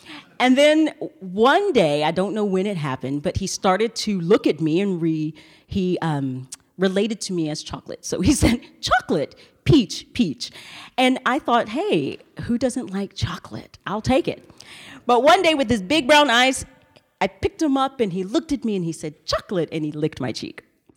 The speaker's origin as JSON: {"language": "English", "region": "the South", "country": "United States", "said": "I'm from the South, so I say y'all every now and then."}